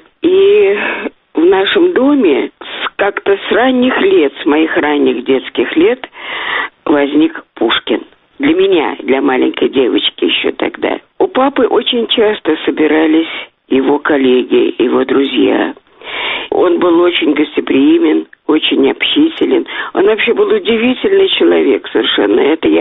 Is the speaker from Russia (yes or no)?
yes; Moscow, Russia; born there; Я родилась в Москве в семье … замечательного ученого-слависта, филолога, лингвиста, пушкиниста.